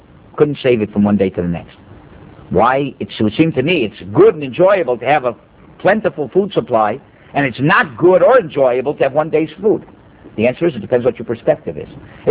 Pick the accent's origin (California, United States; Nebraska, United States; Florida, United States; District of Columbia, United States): Florida, United States; Miami; I thought I was exotic. I came from Miami.